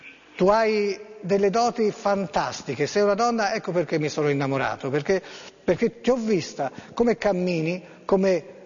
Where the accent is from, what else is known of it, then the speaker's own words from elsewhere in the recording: Florence, Tuscany, Italy; Io sono un fiorentino, vengo spesso perché ho uno studio